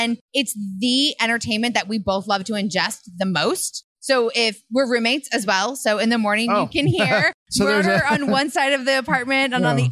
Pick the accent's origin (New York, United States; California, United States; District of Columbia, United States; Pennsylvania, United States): Pennsylvania, United States; Pittsburgh; I moved a bunch growing up, but I mainly lived in Pittsburgh. I do not have a Pittsburghese accent whatsoever.